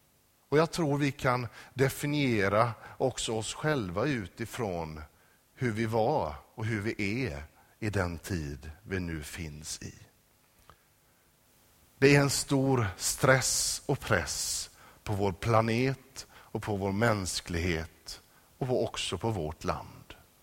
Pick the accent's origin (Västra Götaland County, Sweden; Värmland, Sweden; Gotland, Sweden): Västra Götaland County, Sweden; Lindome; när jag växte upp i Johanneskyrkan i Lindome